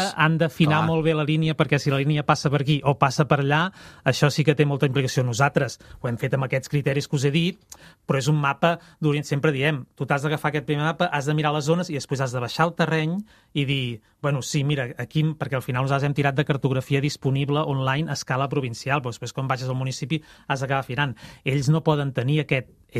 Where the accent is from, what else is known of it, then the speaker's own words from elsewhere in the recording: Artés, Catalonia, Spain; els horts del meu poble d'Artés, com surten aquí?